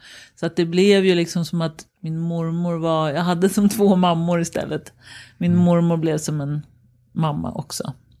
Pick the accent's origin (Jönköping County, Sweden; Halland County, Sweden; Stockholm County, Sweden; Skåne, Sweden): Stockholm County, Sweden; Danderyd; Oj, Danderyd.